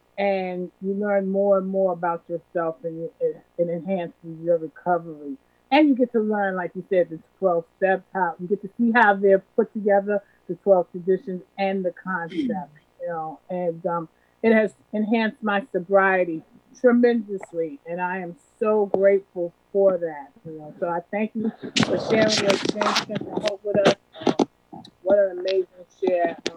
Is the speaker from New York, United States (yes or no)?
yes; Queens, New York, United States; I'm alcoholic from Queens, New York.